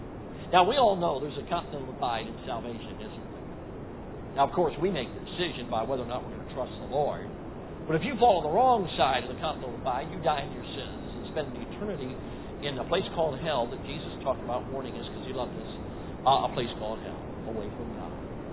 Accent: Chicago, Illinois, United States; Now, I grew up in Chicago, which they call the Windy City.

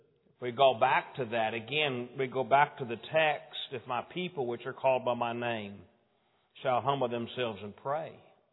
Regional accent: Texas, United States; And I pastored up in Colorado for about 4 years. And I called it the mission field because I'm from Texas.

